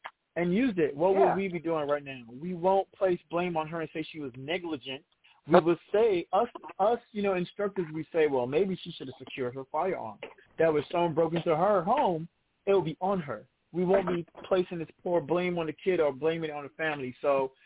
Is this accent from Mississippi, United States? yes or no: no; Brooklyn, New York, United States; I grew up in Brooklyn, New York. I didn't start driving until I was 20.